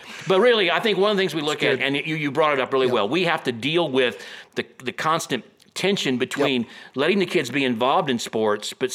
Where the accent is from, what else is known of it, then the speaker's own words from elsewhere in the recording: Kansas City, United States; I'm from Kansas City.